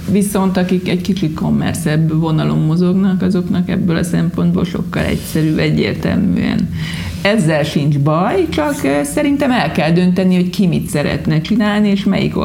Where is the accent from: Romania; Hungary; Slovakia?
Hungary; Solt, Bács-Kiskun; born there; szülőfalunkban, Solton